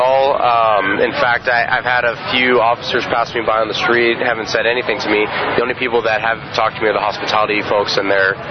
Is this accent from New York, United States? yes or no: no; San Jose, California, United States; I'm from San Jose. I just came from there, and I've recently moved into the SoCal area.